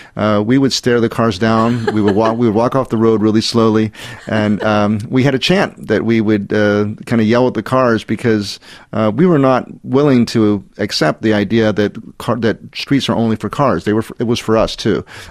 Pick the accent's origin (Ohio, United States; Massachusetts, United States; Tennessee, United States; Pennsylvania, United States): Pennsylvania, United States; Pittsburgh; I grew up outside Pittsburgh, Pennsylvania, in the United States, and wasn't anything really remarkable.